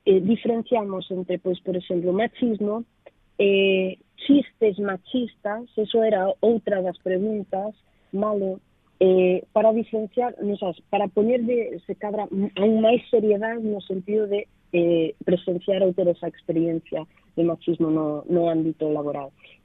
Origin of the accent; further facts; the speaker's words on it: United Kingdom; also born or lived in Spain; porque son tanto inglesa como española